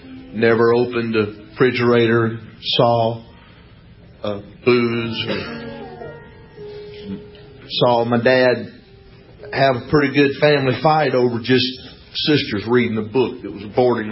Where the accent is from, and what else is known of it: Alexandria, Louisiana, United States; born or raised there